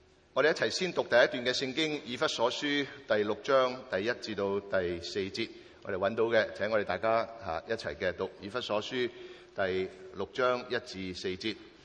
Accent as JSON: {"language": "Chinese", "country": "China", "said": "我们中国人讲的就是这个尊亲之孝"}